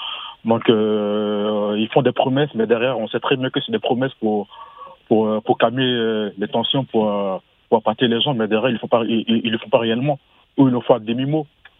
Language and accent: French; Côte d’Ivoire; moi, je suis ivoirien.